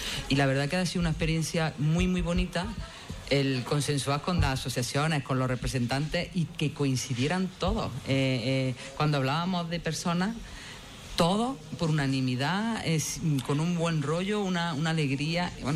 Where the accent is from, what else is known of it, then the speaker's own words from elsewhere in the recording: Lucena, Andalusia, Spain; Vamos, yo es que, como verás, soy una enamorada de mi pueblo.